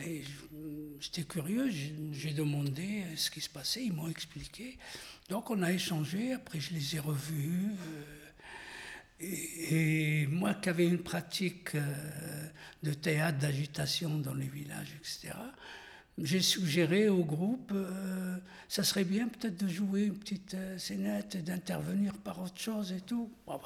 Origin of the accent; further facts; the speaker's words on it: Oran, Oran Province, Algeria; enfin chez moi en Algérie, à Oran particulièrement, on rencontrait des coopérants, des Français qui nous parlaient de la France.